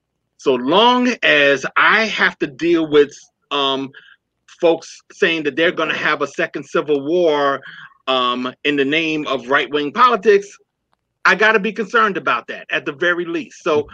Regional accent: New Brunswick, New Jersey, United States; And he moved from my hometown, from my town here in New Brunswick, New Jersey.

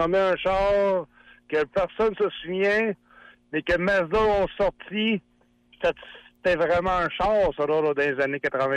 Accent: Quebec, Canada; moi, je viens de la Beauce.

